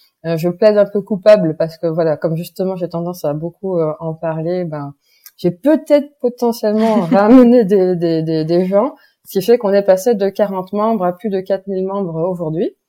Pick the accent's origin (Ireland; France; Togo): France; Provence-Alpes-Côte d'Azur; now in Belgium; Précise que je suis née en France, mais que je parle là de la Belgique. Mais je suis originaire de la Côte d'Azur en France.